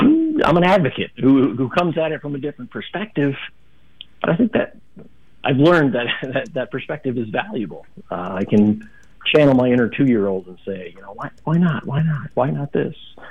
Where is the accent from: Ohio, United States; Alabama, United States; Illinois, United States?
Illinois, United States; Chicago; I grew up in Chicago near a great trail system